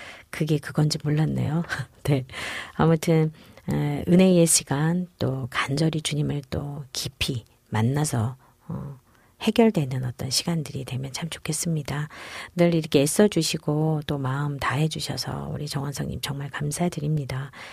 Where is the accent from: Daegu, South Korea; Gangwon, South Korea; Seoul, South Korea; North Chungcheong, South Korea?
Gangwon, South Korea; 저는 강원도 출신이라 옥수수는 참 좋아합니다.